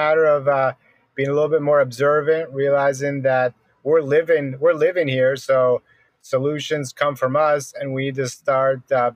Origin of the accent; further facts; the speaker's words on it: Connecticut, United States; now in Peru; I mean, I grew up in Connecticut in the U.S. There's no reason why I should be speaking Spanish.